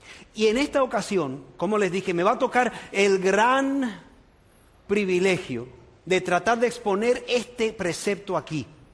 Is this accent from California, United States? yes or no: no; New York, United States; yo me crié en Nueva York y allá pues teníamos otro dicho